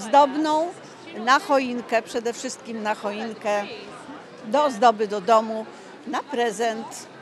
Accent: Gdańsk, Pomeranian Voivodeship, Poland; Jestem z Pomorza, a dokładnie z Pomorza, z Gdańska.

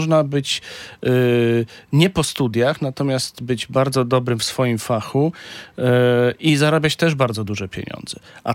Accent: Bytom, Silesian Voivodeship, Poland; Ja jako bytomianin znam ten problem bardzo dobrze.

